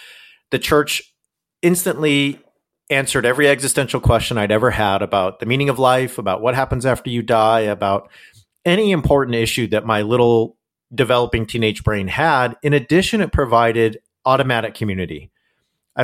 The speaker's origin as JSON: {"language": "English", "region": "California", "country": "United States", "tie": "born or raised there", "said": "And when I was 14, I got invited to a mega church in town in Southern California where I grew up."}